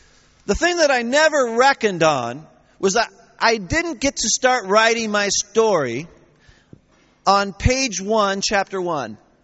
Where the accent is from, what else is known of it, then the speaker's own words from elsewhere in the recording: United States; I said, well, yes, I'm from the United States.